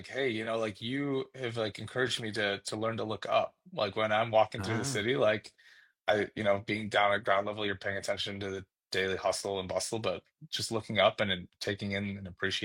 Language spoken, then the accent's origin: English; Madison, Wisconsin, United States; I grew up in Madison area, and I feel like everyone was like, "Oh, Madison, is the best city